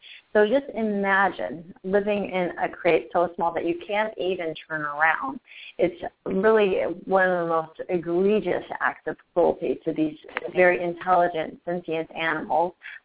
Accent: Virginia, United States; Like Crystal, I was raised eating meat. I grew up in Virginia. My dad hunted.

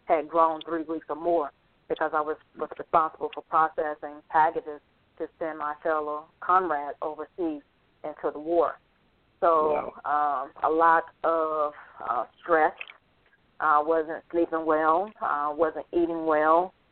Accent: Georgia, United States; because we're originally from Georgia. Our home record is Georgia.

